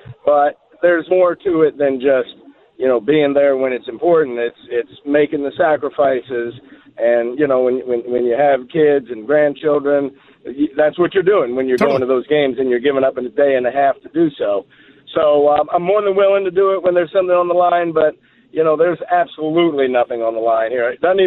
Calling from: Warrenton, Virginia, United States; I'm coming from Warrington. It's a long drive.

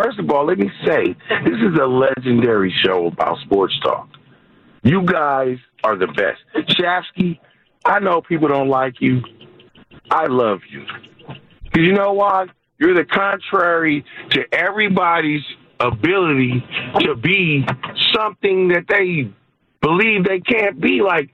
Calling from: Oakland, California, United States; from Oakland, California.

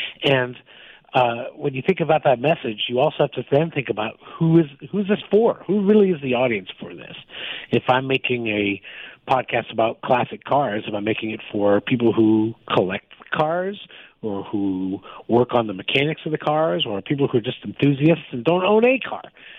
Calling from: New York City, New York, United States; New York City. Honking horns in the background.

